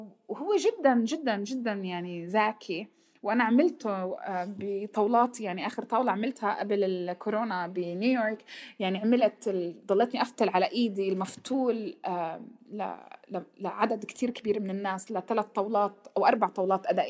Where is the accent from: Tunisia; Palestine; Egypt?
Palestine; ونحن كفلسطينيين لمدة كتير طويلة من الزمن ولهلأ فعلياً دايماً نحن تحت سيطرة حدا أقوى منا